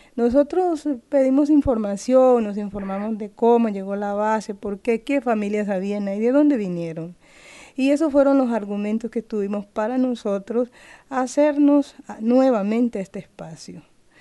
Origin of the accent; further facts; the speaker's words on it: Tumaco, Nariño, Colombia; moved away; Vengo de la costa pacífica nariñense, del municipio de Tumaco, en Colombia.